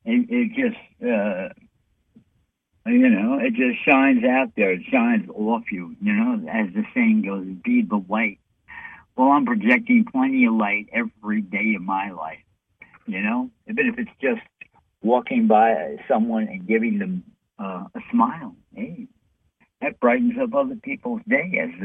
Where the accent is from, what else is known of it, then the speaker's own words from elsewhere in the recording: New York City, New York, United States; hey, I'm from New York City, and thankfully the governor of New York State is being removed.